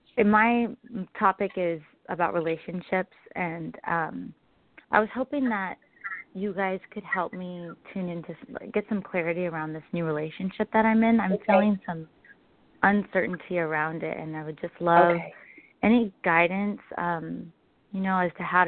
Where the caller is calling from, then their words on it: California, United States; I'm from California.